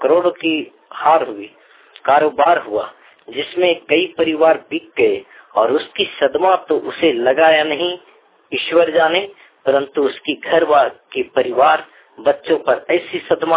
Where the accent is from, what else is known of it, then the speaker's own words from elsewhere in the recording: Karni, Jharkhand, India; Post करनी, प्रखंड इटखोरी, जिला चतरा, झारखंड का निवासी हूँ।